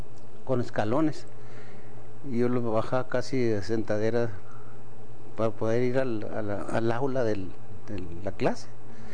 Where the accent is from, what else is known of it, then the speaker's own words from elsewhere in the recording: Chihuahua, Mexico; born there; agosto de 1925 y nací en Chihuahua, Chihuahua.